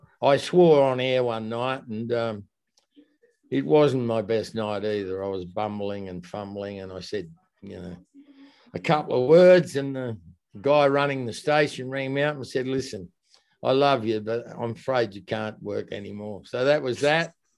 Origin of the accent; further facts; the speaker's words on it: Tasmania, Australia; growing up in Tasmania, you either played Aussie rules or you rode bikes.